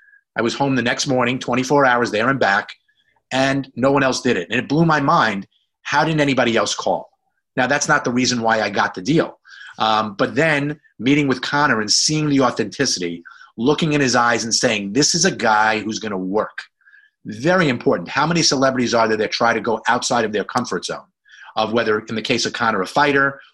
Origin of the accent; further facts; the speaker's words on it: New York, United States; And I try to say it in a nice way, but of course, as a New Yorker, it doesn't come out the right way sometimes.